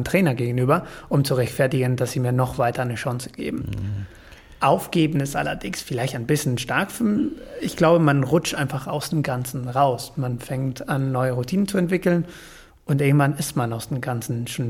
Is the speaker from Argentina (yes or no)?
yes; Argentina; German is a second language; moved away as an adult; now in Germany; auch als Argentinier durfte ich hier rüberkommen